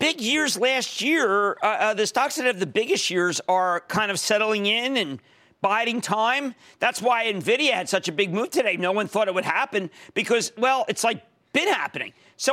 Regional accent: Pennsylvania, United States; How about Isaac in my home state of Pennsylvania?

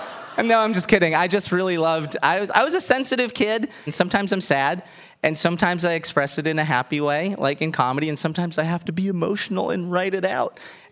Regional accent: Cuba; accent: Cuban; I am very proud of being Cuban, though. I do get annoyed how people have exoticized it a little bit.

